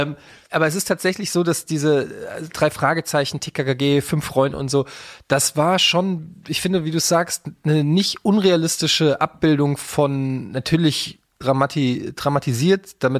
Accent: Frankfurt, Hesse, Germany; Ich bin in Frankfurt Innenstadt aufgewachsen.

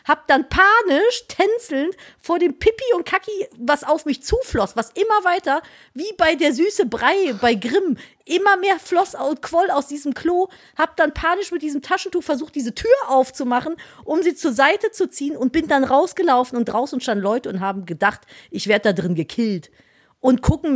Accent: Cologne, North Rhine-Westphalia, Germany; ich bin Kölnerin.

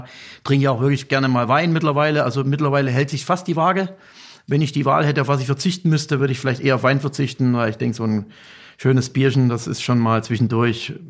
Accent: Saxony, Germany; Ja, ich komme aus Gegend Sachsen. Ja, gibt auch Weingegend.

